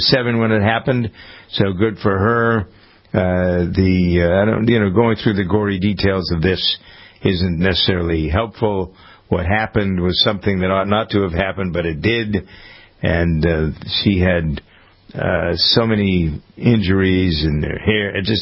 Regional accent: Framingham, Massachusetts, United States; my hometown of Framingham, Massachusetts

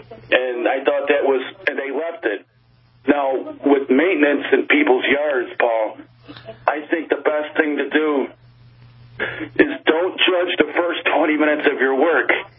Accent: Romeoville, Illinois, United States; I grew up in Romeoville, Illinois

